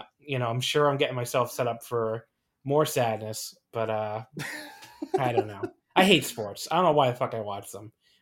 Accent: New Jersey, United States; I grew up mostly, you know, in the metro area. I mean, I grew up a lot in New Jersey, and New Jersey doesn't have a baseball team.

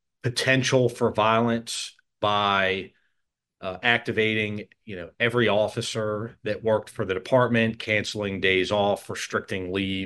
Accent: United States; I mean, obviously, you know, I'm an American.

